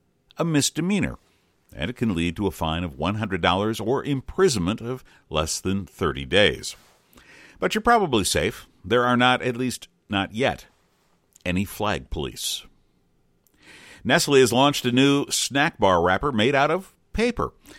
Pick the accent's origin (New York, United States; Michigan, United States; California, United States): Michigan, United States; Detroit; I grew up in Detroit, Michigan. The Motor City was booming when I was there.